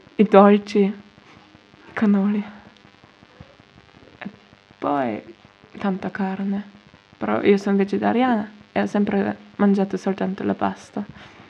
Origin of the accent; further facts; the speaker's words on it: Sicily, Italy; moved away; Al più presto possibile vorrei ritornare, che è la mia terra, il mio paese